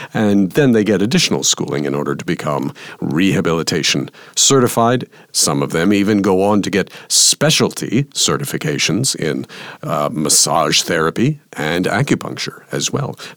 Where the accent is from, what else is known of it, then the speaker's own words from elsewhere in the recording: New York City, New York, United States; I grew up in and around New York City, so